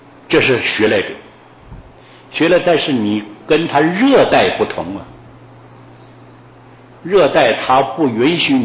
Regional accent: China; 我们中国人呢有一种长处，仿效的功能很强，效仿。

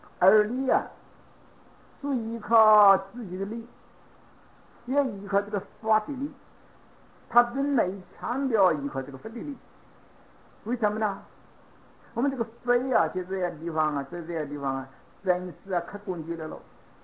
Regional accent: China; 我们中国人是个压没出气啊

